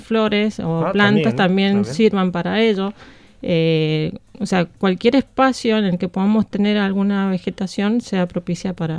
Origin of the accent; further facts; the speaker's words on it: Argentina; now in Bilbao, Spain; Soy argentina. Hace tiempo que vivo aquí en Bilbao.